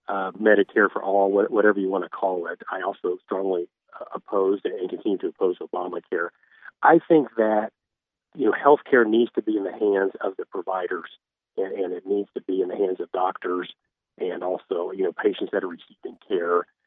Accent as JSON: {"language": "English", "town": "Quinter", "region": "Kansas", "country": "United States", "tie": "born or raised there", "said": "I grew up in Quinter, which is kind of 800 people, so I grew up playing eight-man football and in FFA and 4-H."}